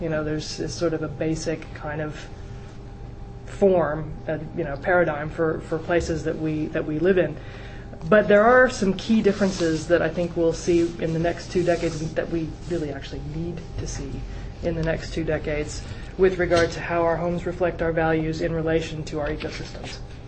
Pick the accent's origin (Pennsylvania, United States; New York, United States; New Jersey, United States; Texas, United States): Texas, United States; I think of my mother's kitchen. I'm from Texas, by the way. I think of the smell of smoked brisket, which was usually my dad's doing rather than my mother's.